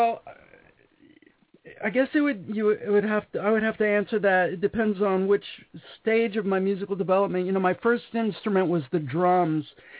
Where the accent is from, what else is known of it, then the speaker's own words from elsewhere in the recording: New Jersey, United States; now in California, United States; And basically when I came out to California from New Jersey